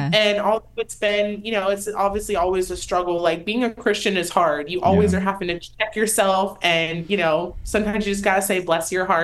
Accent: South Carolina, United States; I grew up in South Carolina, so it's a more conservative area.

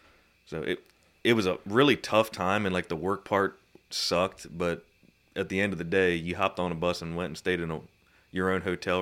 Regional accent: Glen Rock, Pennsylvania, United States; I'm from Glen Rock, PA, which is about an hour north of Baltimore, so I've been to Baltimore plenty.

